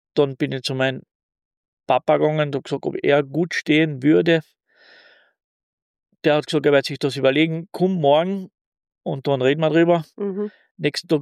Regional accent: Villach, Carinthia, Austria; born there; das hat sich gut so ergeben. Ich bin 1966 in Villach geboren, Sohn einer Unternehmerfamilie. Mein Vater hat eine Malerei gehabt.

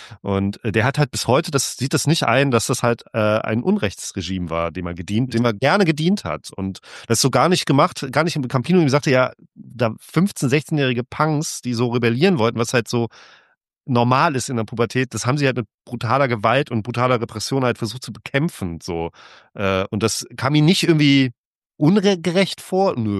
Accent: Germany; ich komme ja aus der DDR

